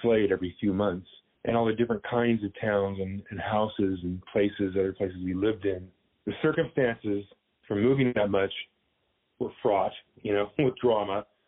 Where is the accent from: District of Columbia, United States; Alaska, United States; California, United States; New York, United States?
California, United States; Yuba City; I grew up in Yuba City, on and off here and there.